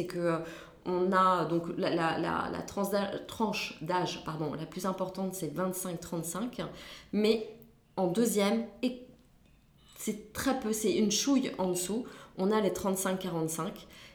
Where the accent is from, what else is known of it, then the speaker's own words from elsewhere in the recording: France; On est français, ça c'est sûr, mais on n'avait pas forcément envie d'être perçu comme des Parisiens.